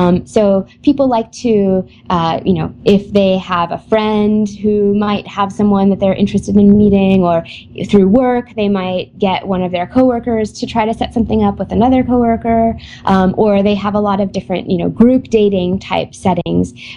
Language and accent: English; United States; Yeah, definitely the first couple of guys that I dated, it seemed like I was the one who kind of made the first move